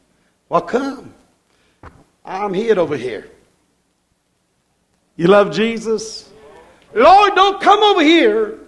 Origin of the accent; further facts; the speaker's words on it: United States; And I speak for America because I'm an American. I'm glad that I'm American.